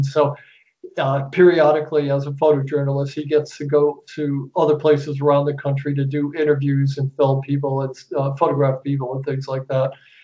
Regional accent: New York, United States; accent: New York; I disavow all the mistakes that I made in it and my New York accent

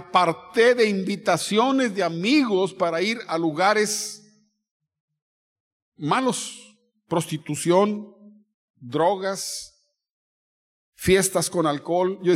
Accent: Tampico, Tamaulipas, Mexico; born there; nací en Tampico, me encantaba Tampico, era lo máximo para mí Tampico.

